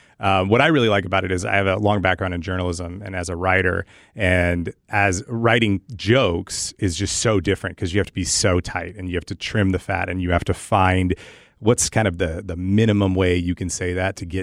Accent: Tyler, Texas, United States; I'm from Tyler, I grew up in Tyler, Texas. Mm-hmm. I don't have an accent

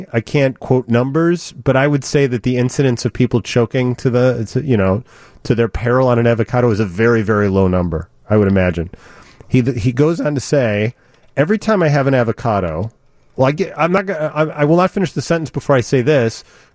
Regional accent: Australia; accent: Australian; Well, it's my, my Australian accent. Can't help myself. That's the way we grew up calling them.

